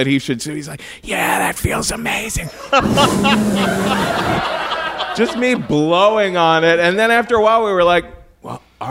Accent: Cincinnati, Ohio, United States; Why, Cincinnati, Ohio, of course.

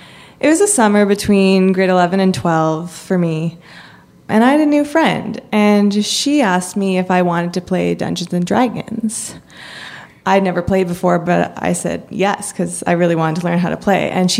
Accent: Canada; I was 16 and he was 19, and I'm from Canada, and when you're 19, you can drink.

